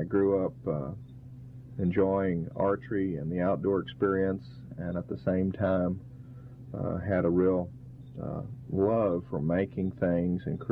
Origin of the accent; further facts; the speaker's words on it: Port Arthur, Texas, United States; And I grew up in Port Arthur, Texas, and eventually went off to Texas A&M to get a degree in environmental design and architecture.